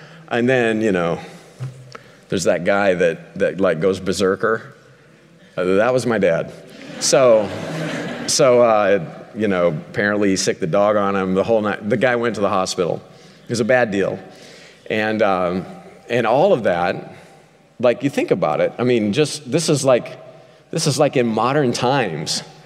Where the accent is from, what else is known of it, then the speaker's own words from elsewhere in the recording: Missouri, United States; so my family had a farm. It was 813 acres, I think, down in southwest Missouri. And so I grew up a hillbilly in the Ozark Mountains, running through the Ozark Hills, hunting